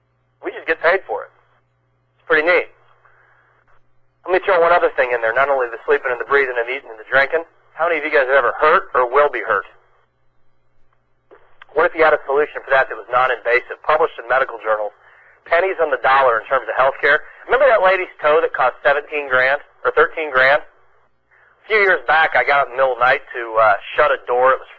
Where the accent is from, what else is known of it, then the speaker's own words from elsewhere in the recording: Ireland; Guys, it took me 45 minutes just to conjure up a swear word, and I'm Irish.